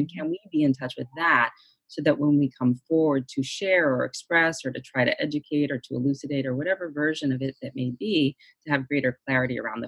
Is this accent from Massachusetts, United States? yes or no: yes; Boston, Massachusetts, United States; I'm from Boston also, so